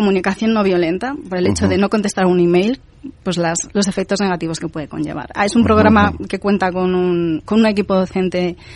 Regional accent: Redondela, Galicia, Spain; De Redondela, Pontevedra.

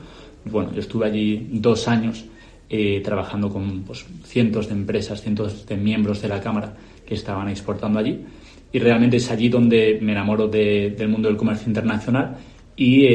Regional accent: Casinos, Valencian Community, Spain; Yo, como dices, soy valenciano, soy de aquí de un pueblecito pequeño de Valencia, de Casinos

